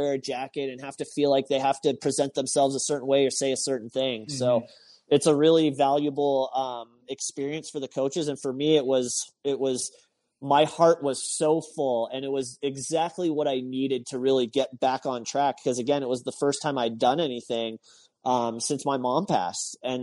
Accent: Texas, United States; Like, I grew up in Texas, right?

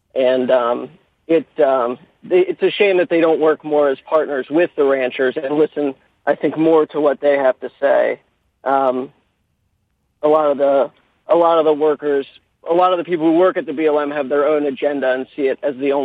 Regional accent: Maryland, United States; also born or lived in Wyoming; I grew up on the East Coast in Maryland and lived for 2 years in Wyoming on an operational cattle ranch.

